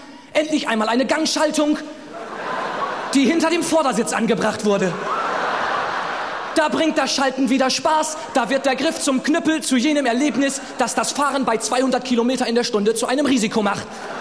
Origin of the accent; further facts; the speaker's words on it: Northern Germany, Germany; Ich komme also aus dem Norden Deutschlands.